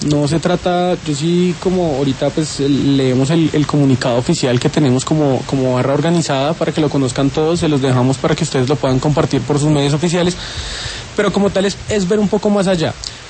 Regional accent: Bogotá, Colombia; somos rolos bogotanos al 100%

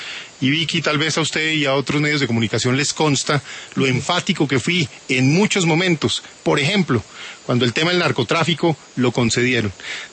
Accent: Colombia; a mí y a muchos colombianos

